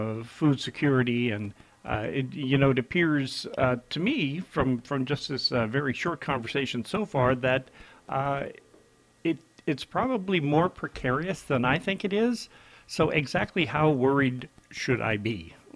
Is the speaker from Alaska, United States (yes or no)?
yes; Dillingham, Alaska, United States; I grew up in Dillingham. You know, there's kind of food at the doorstep, as there always often is in a lot of rural places. And then I moved to the big city of Kenai